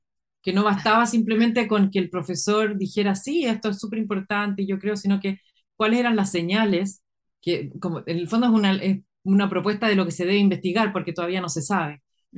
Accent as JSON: {"language": "Spanish", "country": "Chile", "said": "ay, es que así somos los chilenos, es que así, entonces, qué ganas que fuera, si es que los chilenos no nos rendimos"}